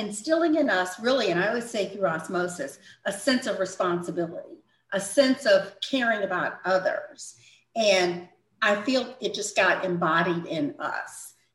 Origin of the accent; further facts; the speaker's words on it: St. Louis, Missouri, United States; born and raised in St. Louis, Missouri. Raised, educated, and started my professional life there.